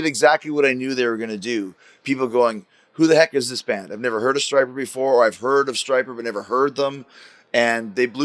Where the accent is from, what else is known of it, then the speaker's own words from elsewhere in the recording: Canada; It wasn't like that when I grew up in Canada.